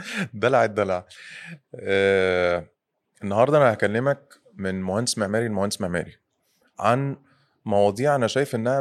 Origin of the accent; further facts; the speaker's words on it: Egypt; إحنا عندنا في مصر بقى في الناس ممكن تروح حتت